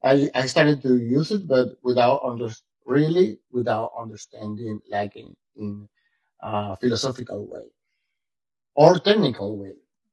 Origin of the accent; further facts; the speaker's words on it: Venezuela; I'm from Venezuela, and that shaped me, what this Venezuelan situation political and economical situation shaped me as who I am right now.